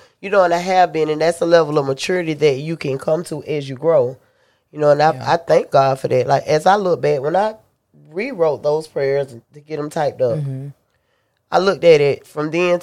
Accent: Winter Haven, Florida, United States; we grew up here in Winter Haven. Like, we take care of each other here.

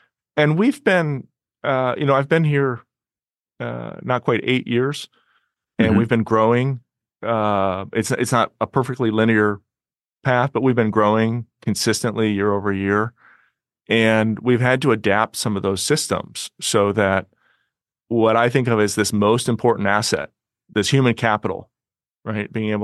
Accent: Illinois, United States; You know, I grew up in Illinois. The biggest body of water was the Mississippi, not a sailing outlet

